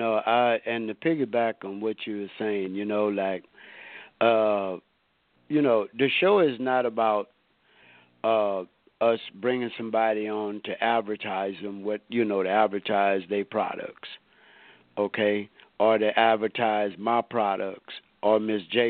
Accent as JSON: {"language": "English", "town": "Lake Charles", "region": "Louisiana", "country": "United States", "tie": "born or raised there", "said": "It's people from even my hometown, Lake Charles, Louisiana."}